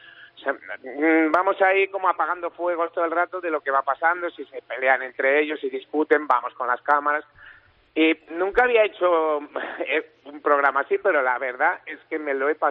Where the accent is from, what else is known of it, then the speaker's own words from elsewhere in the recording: Galicia, Spain; yo sabía hacer fillos porque soy gallego y poco más.